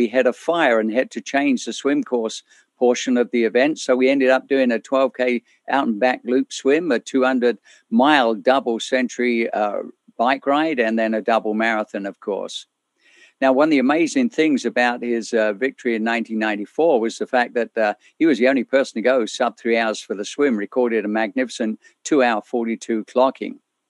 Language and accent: English; Penticton, British Columbia, Canada; recorded that here in my hometown of Penticton in 1997 at Ironman Canada.